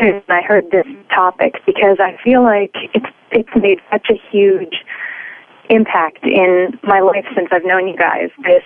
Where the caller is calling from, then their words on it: Manhattan, New York, United States; I'm calling from Manhattan, New York.